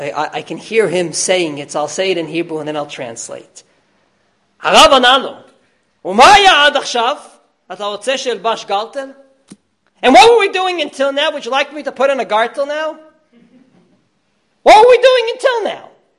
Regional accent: United States; As you know, I can do that. I come from America.

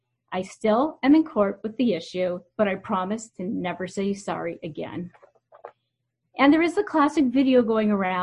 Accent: Canada; accent: Canadian; they still lovingly tease me about my Canadian accent and how I spell certain words.

